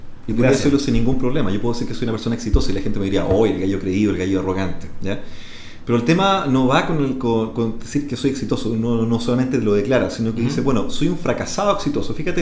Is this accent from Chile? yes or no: yes; Chile; sobre todo en Chile, en mi país, no se están desarrollando